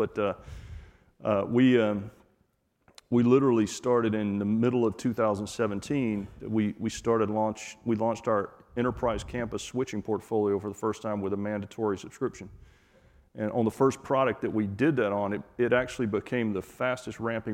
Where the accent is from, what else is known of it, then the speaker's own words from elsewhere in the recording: Georgia, United States; I am originally from Georgia, and I literally grew up on a small farm on a dirt road.